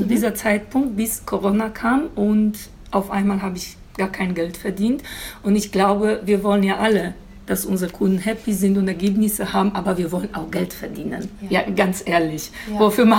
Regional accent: Poland; German is a second language; now in Germany; ich komme aus Polen ursprünglich und ich bin vor knapp 17 Jahren hier nach Deutschland gekommen.

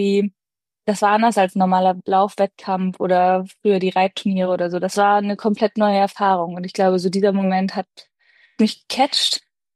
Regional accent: Osnabrück, Lower Saxony, Germany; now in Hamburg, Germany; ich komme ursprünglich aus Osnabrück

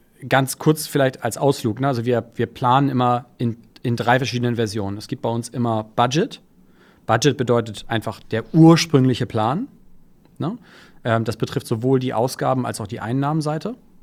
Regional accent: Hamburg, Germany; ich bin Hamburger Seriengründer.

